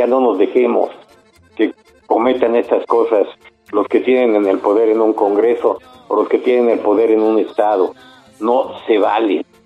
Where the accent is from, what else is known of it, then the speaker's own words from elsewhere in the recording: Mexico; Nosotros somos galleros, nosotros somos mexicanos, amantes de nuestras tradiciones